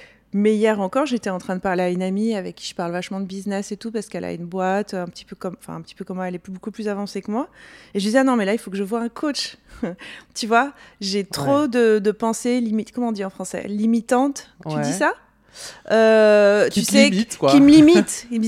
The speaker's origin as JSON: {"language": "French", "region": "Corsica", "country": "France", "said": "parce que je viens pas de Paris, je viens de la Corse"}